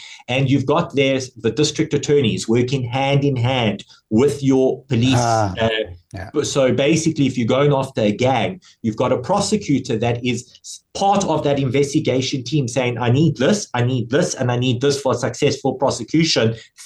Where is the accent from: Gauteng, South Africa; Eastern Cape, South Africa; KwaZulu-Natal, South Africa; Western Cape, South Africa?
Western Cape, South Africa; Cape Town; I say I'm from Cape Town